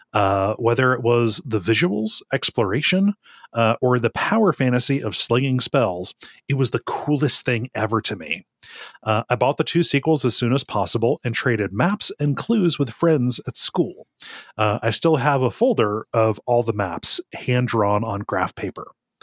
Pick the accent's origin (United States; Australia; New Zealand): Australia; Between that, being Australian, and happenstance, my formative game experience wasn't with Nintendo or Sega, but home computers and early PCs.